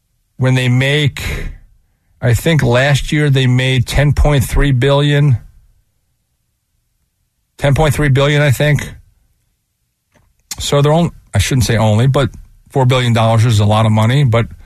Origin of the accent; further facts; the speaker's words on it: Avalon, New Jersey, United States; I grew up in Avalon, basically. Worked there for 20 summers.